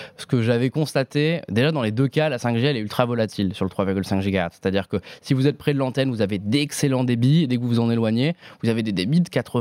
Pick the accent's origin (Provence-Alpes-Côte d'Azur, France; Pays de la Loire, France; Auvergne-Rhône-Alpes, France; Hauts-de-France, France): Provence-Alpes-Côte d'Azur, France; Nice; à Nice, qui est ma ville natale.